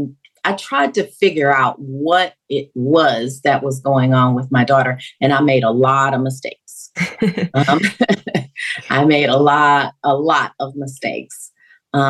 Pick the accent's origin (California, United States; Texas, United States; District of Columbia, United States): Texas, United States; Houston; solicited the help from some of my relatives, some of my distant relatives that live in my hometown of Houston.